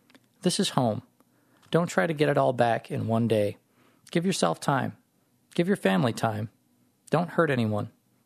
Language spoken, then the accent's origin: English; Jackson, Michigan, United States; I was born and raised in the Jackson area. I actually went to Alma College in Alma, Michigan for 2 years, 2000 and 2001.